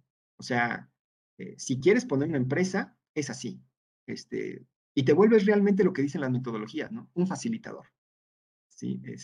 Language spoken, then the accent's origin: Spanish; Mexico; Pues siendo el primer mexicano, la segunda persona más joven, pues se supone que el especialista soy yo, ¿no?